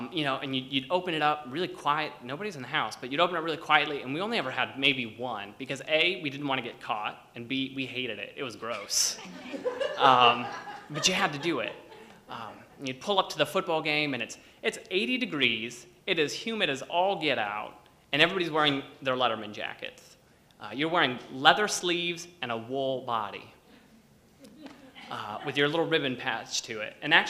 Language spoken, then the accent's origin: English; Texas, United States; So I grew up right outside of San Antonio, but it's still in a rural enough town